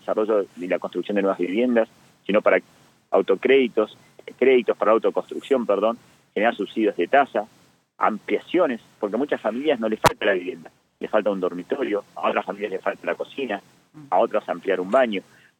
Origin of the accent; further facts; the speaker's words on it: Neuquén, Argentina; Que somos neuquinos. Somos el único proyecto netamente de la provincia de Neuquén.